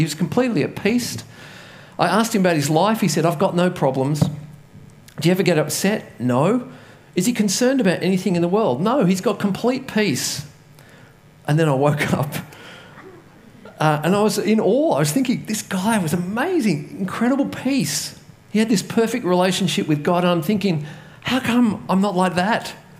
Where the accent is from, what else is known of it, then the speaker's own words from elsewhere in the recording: Katoomba, New South Wales, Australia; I was walking down the main street of Katoomba, which is my hometown. I grew up there.